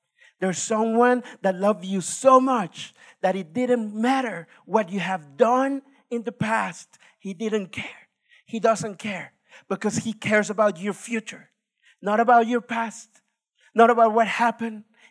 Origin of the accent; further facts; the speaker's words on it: Mexico; I'm from Mexico.